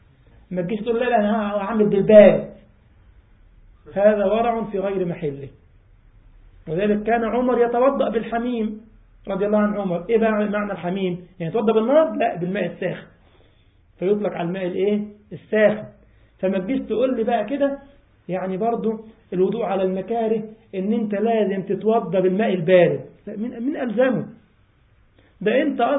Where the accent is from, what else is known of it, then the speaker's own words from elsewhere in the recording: Egypt; فكنا مثلا عندنا في مصر حاجه اسمها مترو الانفاق